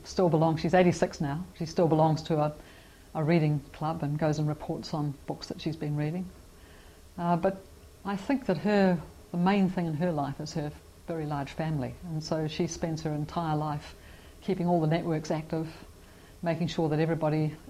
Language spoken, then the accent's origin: English; Gisborne, New Zealand; also born or lived in Masterton; I was brought up in Gisborne, and then I was sent away to boarding school when I was 13. So I went away to a girls' boarding school in Masterton.